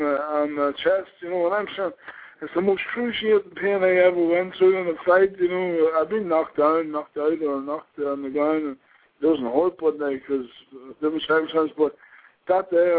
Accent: Ireland; Like a drink, but I'm Irish, nothing to do with anybody, and it's just me.

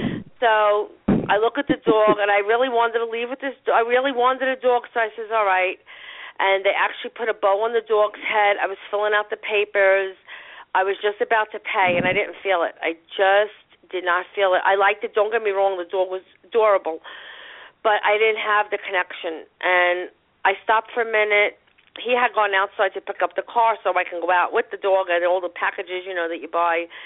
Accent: Brooklyn, New York, United States; So I headed back to where I was born and raised in Brooklyn, and I went to this place that sells these dogs

